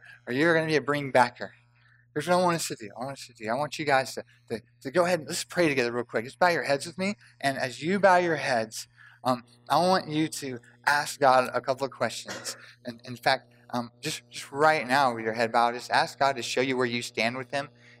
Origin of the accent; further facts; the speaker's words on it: Middleburg, United States; I grew up in Middleburg, so I've lost chickens before.